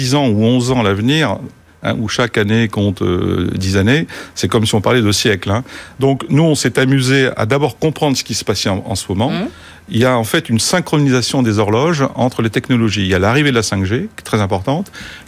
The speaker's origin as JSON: {"language": "French", "country": "France", "said": "Je pense d'abord à mon pays, la France. Hein, je suis français"}